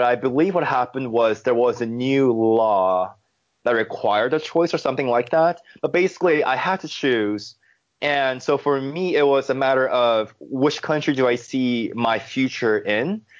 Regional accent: United States; born there; I always knew that I was born in the States, you know, and for me, that almost felt like there was a reason why I was born there.

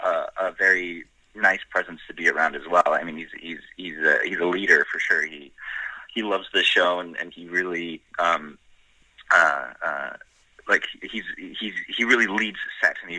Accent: Canada; And then I told him, oh, I'm actually Canadian.

